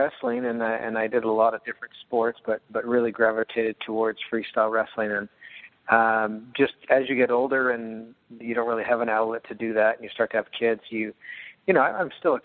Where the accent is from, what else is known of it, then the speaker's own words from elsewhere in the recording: Calgary, Alberta, Canada; No, I'm originally from Calgary, which is known as Cowtown, but I'm the furthest thing from a cowboy. I'm a city kid